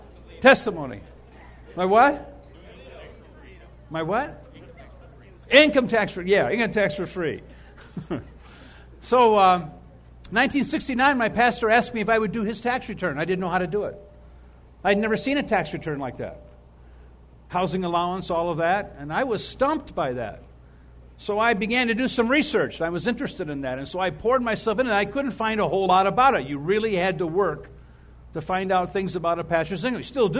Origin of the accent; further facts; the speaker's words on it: Toledo, Ohio, United States; I grew up in Toledo, and I went to the University of Toledo